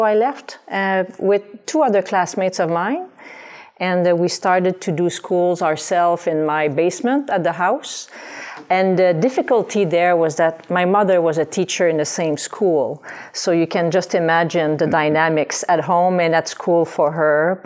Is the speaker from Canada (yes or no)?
yes; Val-des-Sources, Quebec, Canada; I grew up in a small mining town called Val des Sources in the Eastern Township.